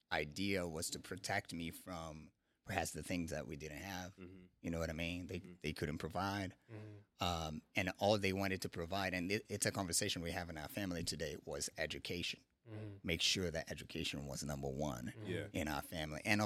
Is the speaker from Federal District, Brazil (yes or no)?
no; Rio de Janeiro, Brazil; So growing up in City of God, of course, we had a lot of challenges with the neighborhood because, you know, there was a lot of crime and stuff.